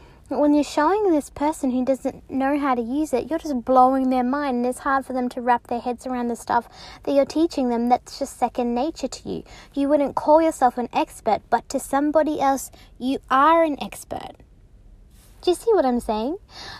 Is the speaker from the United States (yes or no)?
no; Tasmania, Australia; I grew up in Tasmania, in the country, and we went and picked apples during the apple picking season with my dad.